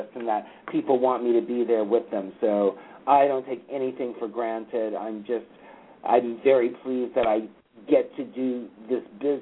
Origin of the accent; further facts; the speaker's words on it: Los Angeles, California, United States; I'm from Los Angeles. I was born in Burbank.